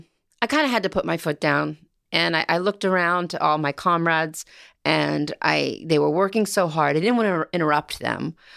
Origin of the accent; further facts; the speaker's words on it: United States; The biggest, and I'm from America. I've never seen a gun like this.